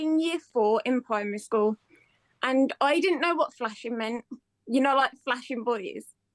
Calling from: Wolverhampton, West Midlands, United Kingdom; So I am currently from Wolverhampton. I don't know if you've heard of it. It's like outside Birmingham.

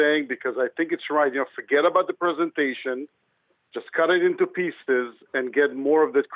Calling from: New York City, New York, United States; I'm calling from New York City.

